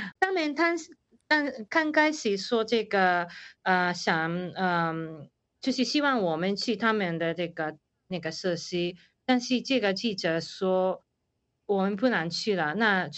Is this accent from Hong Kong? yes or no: no; Japan; Chinese is a second language; 然后我说我是日本人，但是他们不相信。